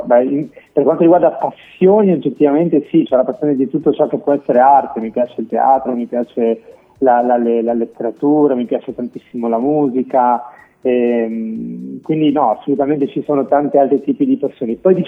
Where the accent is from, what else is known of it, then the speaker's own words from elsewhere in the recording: Genoa, Liguria, Italy; moved away as an adult; now in Rome, Italy; poter trasferirmi a Roma, perché io sono di Genova, originariamente sono di Genova, mi trasferì appunto a Roma